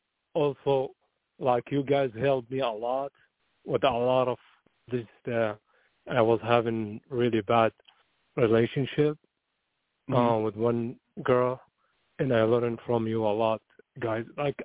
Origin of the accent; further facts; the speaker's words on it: Iraq; English is a second language; moved away as an adult; I'm originally from Iraq